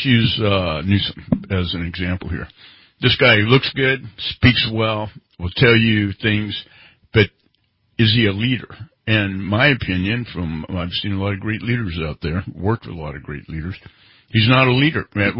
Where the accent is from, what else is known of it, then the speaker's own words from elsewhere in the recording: California, United States; That's right. We're from the North State.